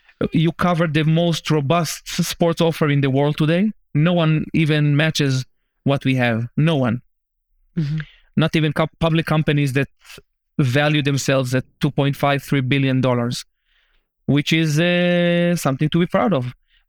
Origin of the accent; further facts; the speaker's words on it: Ashkelon, Southern District, Israel; We are born and raised in Ashkelon, and we always had it in mind that we will make this place something much bigger than what it is today.